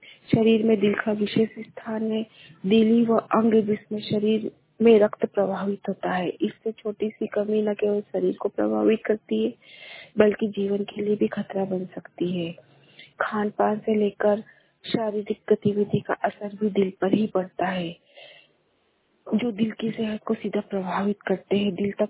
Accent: Mhow, Madhya Pradesh, India; मैं महू से हूँ, जिला इंदौर।

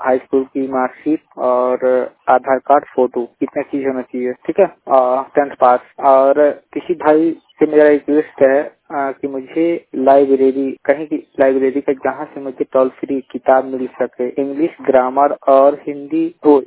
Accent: Uttar Pradesh, India; अंबेडकर नगर उत्तर प्रदेश अयोध्या से। मेरा जिला अंबेडकर नगर है और बताता हूँ अयोध्या और उत्तर प्रदेश।

